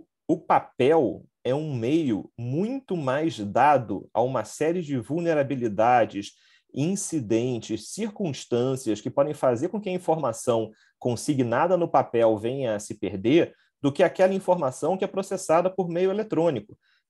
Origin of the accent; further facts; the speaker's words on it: Rio de Janeiro, Brazil; Bom, eu sou do Rio de Janeiro, né?